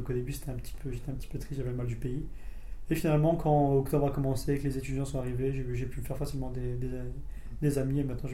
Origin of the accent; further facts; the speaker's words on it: France; Moi je suis français, il y a un allemand, un italien et un anglais.